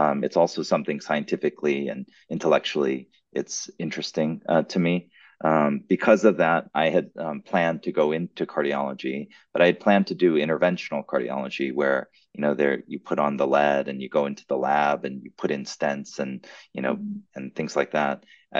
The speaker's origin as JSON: {"language": "English", "region": "Wisconsin", "country": "United States", "tie": "born or raised there", "also_born_or_lived": "Norman, Oklahoma / Chicago", "said": "I was born in Norman, Oklahoma, so I'm a lifelong Sooners fan. And I was raised in Southeast Wisconsin, so I've been a lifelong Green Bay Packers fan."}